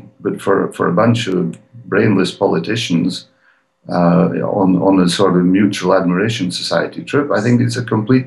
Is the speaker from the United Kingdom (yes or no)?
yes; United Kingdom; I still count myself as British, although I've got Swiss citizenship as well.